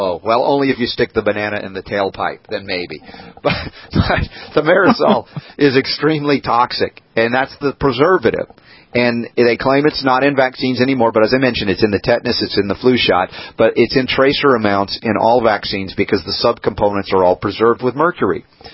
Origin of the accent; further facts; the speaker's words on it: United States; because, you know, I'm an American through and through, and we Americans, we love our pizza.